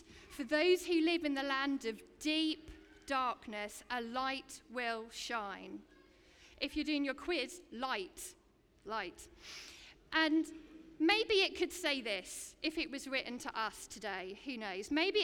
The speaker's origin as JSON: {"language": "English", "country": "United Kingdom", "said": "And we're British, yes, yeah, so we do like to be a little bit of doom and gloom anyway, right?"}